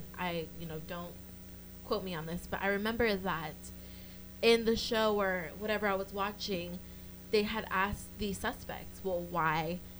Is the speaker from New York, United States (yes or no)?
no; Los Angeles, California, United States; I'm from LA, I'm from SoCal, I know.